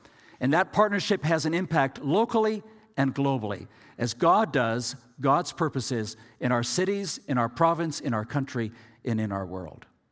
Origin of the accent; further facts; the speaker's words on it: Ecuador; I grew up in Ecuador in South America. My parents, as I said, were missionaries there.